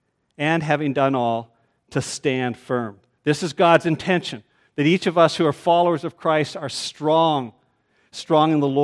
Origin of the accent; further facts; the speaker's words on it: Ontario, Canada; the family I grew up in Eastern Ontario.